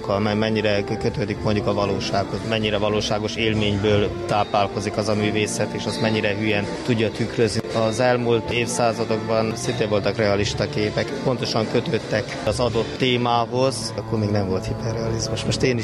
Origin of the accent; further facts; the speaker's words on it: Transylvania, Romania; now in Budapest, Hungary; Nem vagyok vásárhelyi, Budapesten élek, erdély származású vagyok.